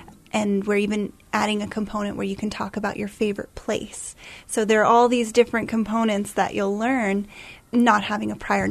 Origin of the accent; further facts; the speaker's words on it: United Arab Emirates; And I grew up in the United Arab Emirates, where I took Arabic classes that were a part of our daily our daily instruction.